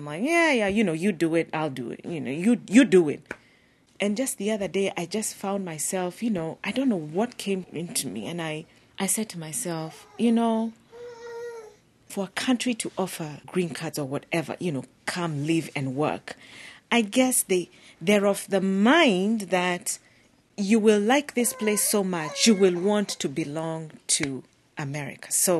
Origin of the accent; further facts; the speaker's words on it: Kenya; now in United States; It's also me being Kikuyu, because in Kenya, we have the tribes